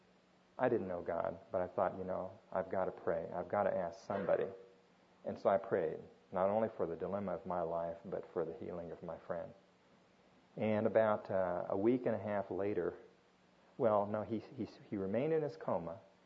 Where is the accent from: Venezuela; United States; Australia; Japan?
Japan; And in growing up in Japan, I was a lot closer to that than a lot of people might have been.